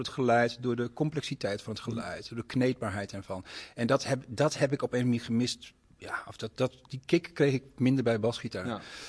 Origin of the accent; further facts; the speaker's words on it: Doetinchem, Gelderland, Netherlands; Ik kom uit Doetinchem, uit de Achterhoek.